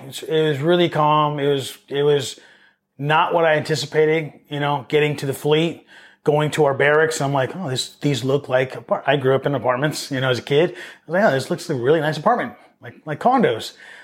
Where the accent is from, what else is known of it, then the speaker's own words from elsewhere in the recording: California, United States; I remember a dude, I was from Orange County and I had like a skate shop shirt.